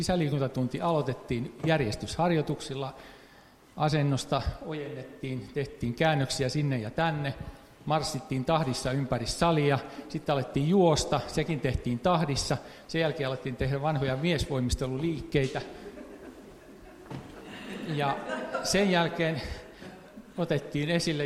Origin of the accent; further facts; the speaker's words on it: Tampere, Pirkanmaa, Finland; Mä kun olen Tampereelta kotosikin